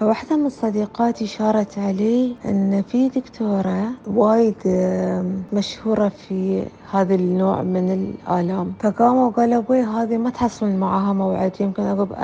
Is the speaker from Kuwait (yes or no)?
no; Manama, Capital Governorate, Bahrain; born there; من دولة البحرين، من المنامة مسقط رأسي